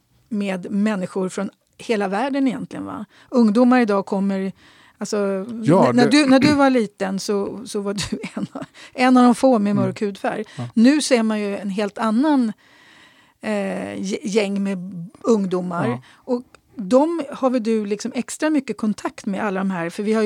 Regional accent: Stockholm, Stockholm County, Sweden; Där har jag också bott. Där är jag uppväxt faktiskt. Ja. Jag är uppväxt i Rågsved mina första 7 år.

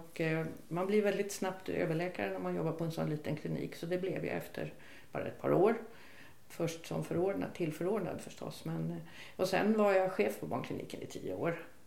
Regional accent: Stockholm, Stockholm County, Sweden; born there; sen skulle vi tillbaka till Stockholm, för det är där jag är född och där skulle jag verka, trodde jag.

